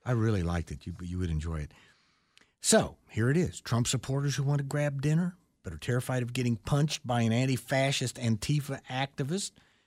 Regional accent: Texas, United States; I grew up in South Texas.

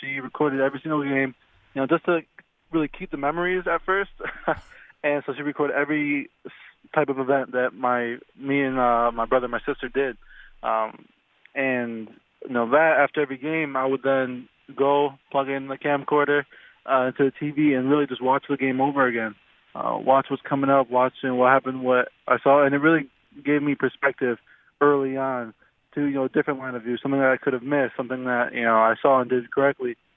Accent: Chicago, Illinois, United States; I'm from Chicago. So I grew up a Notre Dame fan

